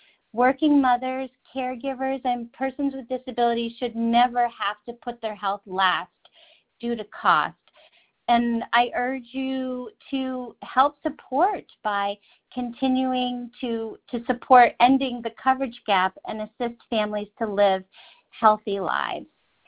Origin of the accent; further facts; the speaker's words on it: New Hampshire, United States; in my home state of New Hampshire in 2018, we passed the expanded Medicaid for working families